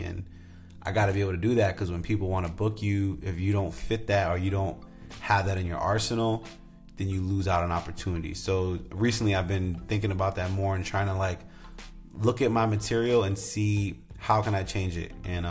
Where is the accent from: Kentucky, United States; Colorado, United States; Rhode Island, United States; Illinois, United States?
Rhode Island, United States; which is a great festival back in my home state of Rhode Island that happens every Columbus Day weekend in Newport, Rhode Island.